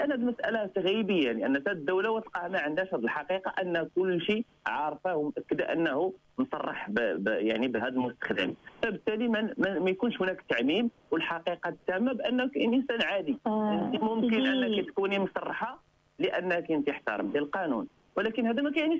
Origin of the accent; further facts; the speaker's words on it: Morocco; الفكره هو اننا احنا كمغاربه يعني اي واحد غيور واي واحد كيحترم الاخلاقيات